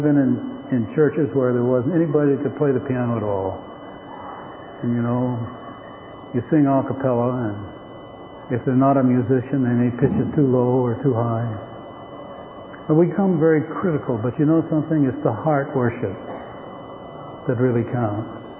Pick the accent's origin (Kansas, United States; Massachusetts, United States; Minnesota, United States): Massachusetts, United States; I grew up around Atlantic Union College